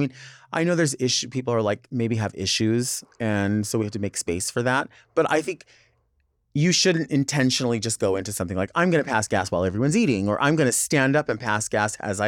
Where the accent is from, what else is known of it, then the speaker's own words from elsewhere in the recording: Arizona, United States; Although I'm not from Southern California, I grew up in Southern Arizona.